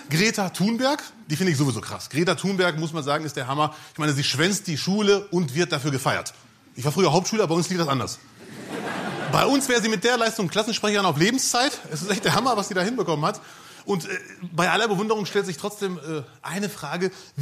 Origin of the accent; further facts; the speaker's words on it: Bielefeld, North Rhine-Westphalia, Germany; ich komme aus Bielefeld.